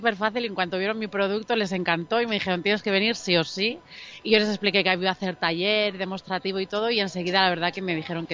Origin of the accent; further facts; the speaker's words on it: Onil, Valencian Community, Spain; Yo vengo de Onil, Alicante